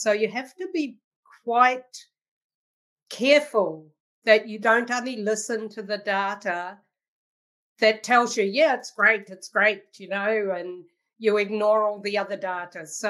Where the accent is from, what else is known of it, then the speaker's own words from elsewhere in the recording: New Zealand; now in Canada; I've got a funny accent because I'm a Kiwi. I'm a New Zealander